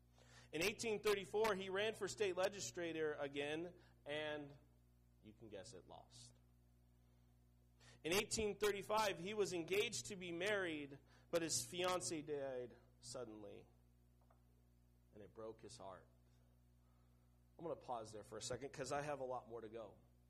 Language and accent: English; Seattle, Washington, United States; And I come from Seattle, Washington. It rains 9 months of the year.